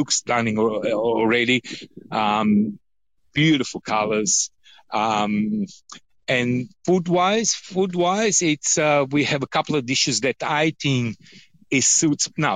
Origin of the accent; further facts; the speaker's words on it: Naples, Campania, Italy; I'm very particular on fry because I'm from Naples, so frittura for us is extremely important.